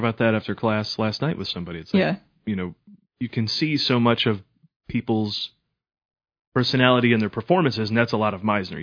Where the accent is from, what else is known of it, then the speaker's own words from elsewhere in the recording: New York, United States; Upstate New York, where there wasn't much going on beyond movies.